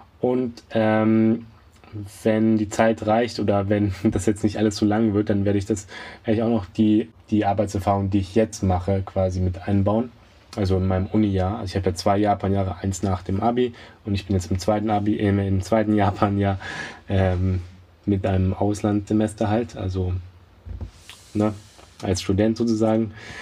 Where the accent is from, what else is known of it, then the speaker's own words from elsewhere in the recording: Germany; weil es ja in so einer Art deutscher Laden ist, dass ich als Deutscher halt da reinpassen könnte